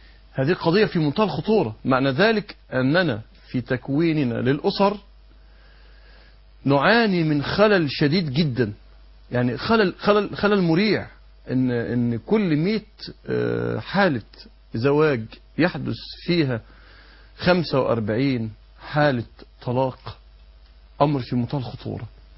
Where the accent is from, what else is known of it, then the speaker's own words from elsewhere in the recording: Egypt; عندنا في مصر